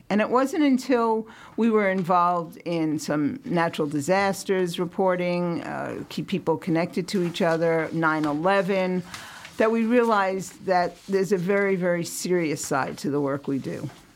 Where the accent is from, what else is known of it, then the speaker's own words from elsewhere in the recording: Manhattan, New York, United States; born there; I was born in Manhattan.